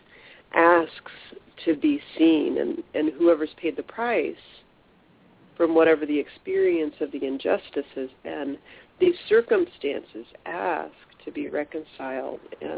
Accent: United States; For me, this is my home country, so it's the group conscience of the American soul is the one I'm most steeped in.

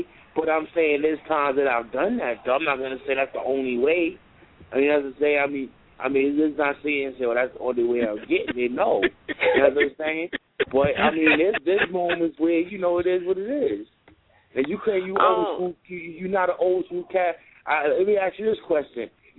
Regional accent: Brooklyn, New York, United States; I'm from Brooklyn, baby.

